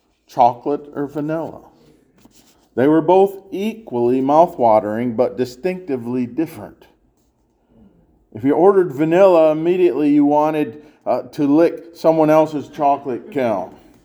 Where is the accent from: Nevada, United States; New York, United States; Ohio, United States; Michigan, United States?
Ohio, United States; Stony Ridge; For a kid in my hometown, a trip to Pee Wee's ice cream stand in Stony Ridge, Ohio, was better than being a butcher's dog.